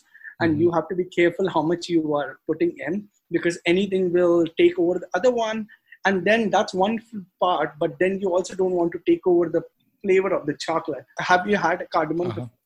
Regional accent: Mumbai, Maharashtra, India; So my family lives in Mumbai, and I grew up in Mumbai, but my family, like, I think we are from Rajasthan, which is the northern west part of India.

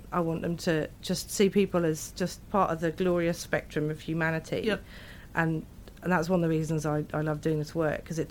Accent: England, United Kingdom; now in New Zealand; I'm from England

